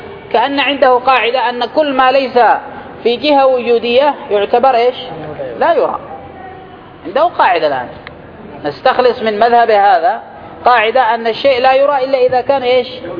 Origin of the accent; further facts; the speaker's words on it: Yemen; موجود حتى عندنا في اليمن